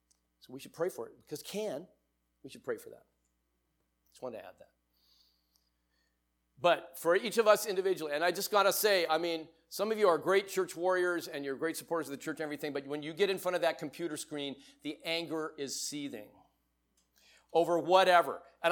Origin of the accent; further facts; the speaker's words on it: Van Nuys, California, United States; when I grew up in the 1960s, I grew up here in the Valley, actually. I'm from Van Nuys.